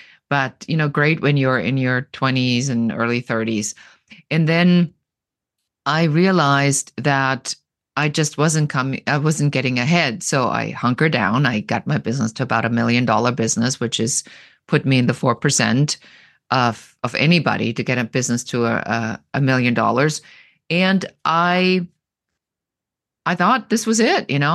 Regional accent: Germany; English is a second language; I come originally from Germany, so you probably hear still a little bit of an accent.

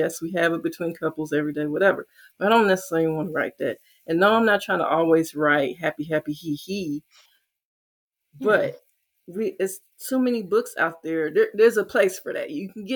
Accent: St. Louis, Missouri, United States; I'm from St. Louis, Maya Angelou. So that's what I, you know, that's in my blood.

